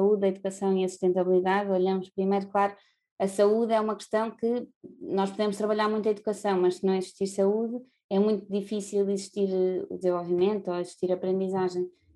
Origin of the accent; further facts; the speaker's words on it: Figueira da Foz, Coimbra, Portugal; eu nasci na Figueira da Foz, vivi na Figueira da Foz toda a vida, sempre tive muito, quando fui estudar psicologia na Universidade de Coimbra e a partir daí pronto, vivia lá, vim de cá muitas vezes